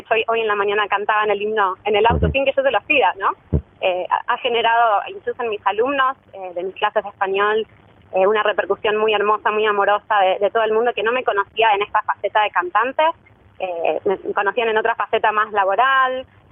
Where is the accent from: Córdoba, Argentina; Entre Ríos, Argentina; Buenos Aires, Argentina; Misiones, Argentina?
Buenos Aires, Argentina; accent: porteño; now in Australia; en una banda de tango en Buenos Aires, de donde yo soy, y he decidido hacerlo porque creo que es algo que me representa aquí, me hace diferente y única, siendo que soy de Buenos Aires, con mi acento porteño